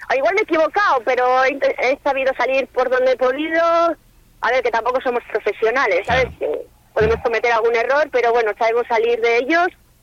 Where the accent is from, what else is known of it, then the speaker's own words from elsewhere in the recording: Laredo, Cantabria, Spain; yo porque soy de Laredo y lo veo como más, me impone más actuar en Laredo, porque hay gente que conoces